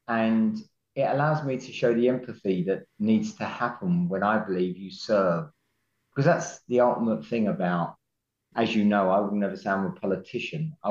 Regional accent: Dagenham, London, United Kingdom; I'm born and bred. I was born in Barking Hospital, up in the hospital, like most of the great people of the world are. And I grew up in Dagenham Village, had my teenage years in Chadwell Heath, and then moved back to Dagenham when I became a single parent.

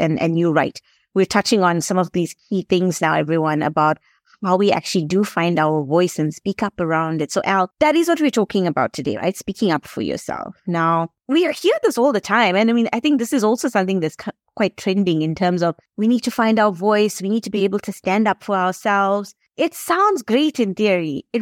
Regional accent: South Africa; born there; I'm of Indian descent, but South African born.

